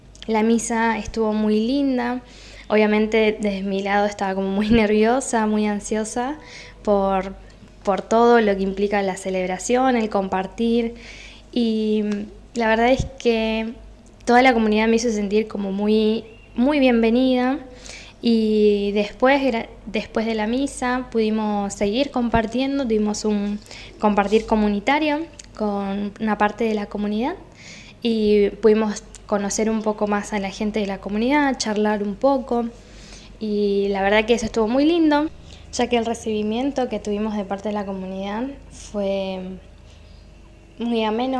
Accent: Formosa, Argentina; Y yo, que vengo de la provincia de Formosa.

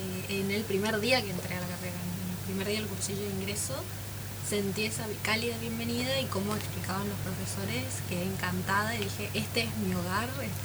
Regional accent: Posadas, Misiones, Argentina; Sí, de Arupa, sí.

